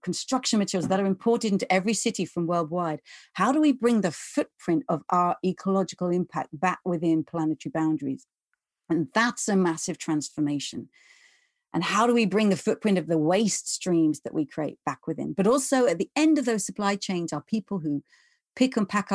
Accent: England, United Kingdom

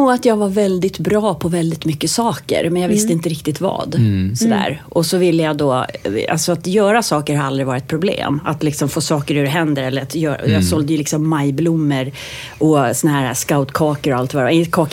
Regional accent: Vallentuna, Stockholm County, Sweden; also born or lived in Portugal; Vi bodde ju då i Portugal när jag var liten. Så när jag gick i lekis, vi är uppvuxen i Ormsta i Vallentuna, som då var ett nybyggnadsområde.

